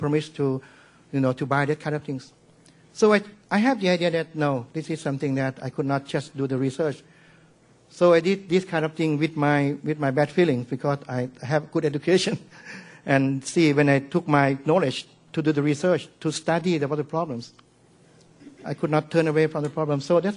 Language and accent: English; Northern Thailand, Thailand; English is a second language; I am from Thailand. I am from the northern part of Thailand. And actually, I was born in the southern of Thailand.